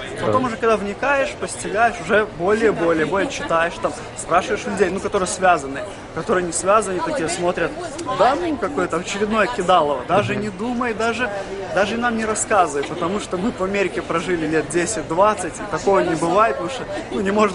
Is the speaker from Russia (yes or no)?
no; Minsk, Belarus; moved away as an adult; now in Boston, United States; Вот, из Беларуси, из Минска. Ну, последнее время в Минске жил.